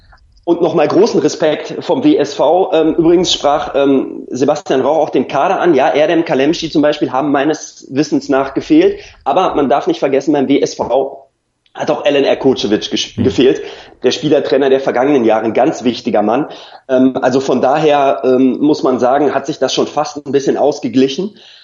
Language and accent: German; Bocholt, North Rhine-Westphalia, Germany; born there; Er kommt ja aus dem gleichen Ort wie ich, wir sind beide in Bocholt geboren.